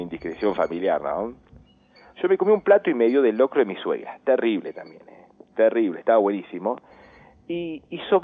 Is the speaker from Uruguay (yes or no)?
no; Pergamino, Buenos Aires Province, Argentina; born there; now in Junín de los Andes, Argentina; en donde yo nací no se come mucho locro. En Pergamino, provincia de Buenos Aires, no es más de la empanada, más del asado, ¿vieron? Bien pampa, es más carne, asado el 25.